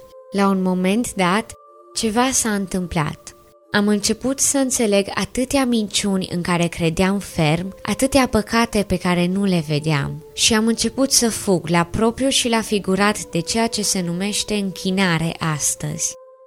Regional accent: Bucharest, Romania; Am 23 de ani, iar în februarie fac 3 ani de când m-am pocăit. Sunt din București.

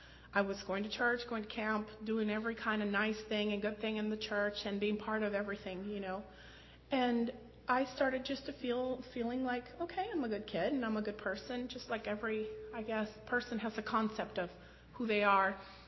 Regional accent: Lima, Peru; I am the oldest of four girls. I am from Lima, Peru, originally, in South America.

